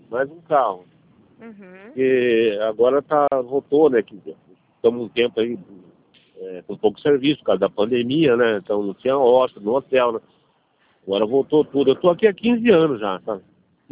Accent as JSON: {"language": "Portuguese", "town": "Atibaia", "region": "São Paulo", "country": "Brazil", "said": "Eu sou de Atibaia."}